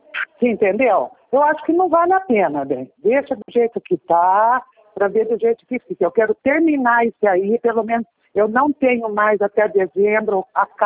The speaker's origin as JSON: {"language": "Portuguese", "town": "Botucatu", "region": "São Paulo", "country": "Brazil", "said": "Que eu sou aqui de Botucatu"}